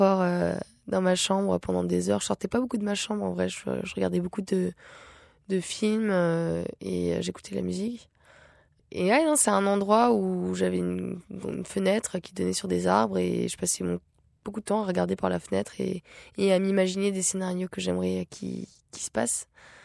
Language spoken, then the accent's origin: French; Luxembourg; Ouais, j'ai grandi au Luxembourg.